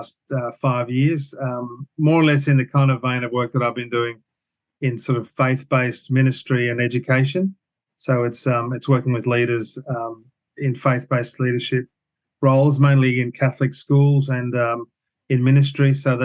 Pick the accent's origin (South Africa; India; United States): South Africa; also born or lived in Brisbane, Australia; now in Australia; So that's really the origins of my footy, from being a South African and a Brisbane